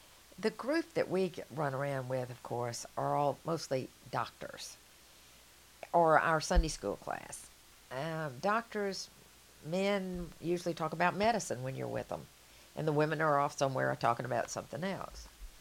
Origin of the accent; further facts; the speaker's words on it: the South, United States; I'm the one from the South. I'm the one that's supposed to say things like that. I didn't think Yankees thought like that.